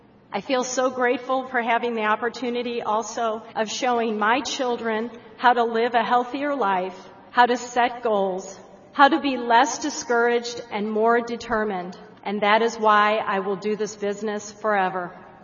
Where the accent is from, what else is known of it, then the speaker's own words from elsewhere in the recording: St. Louis, Missouri, United States; I'm from St. Louis, Missouri, and I'm here today with my beautiful family.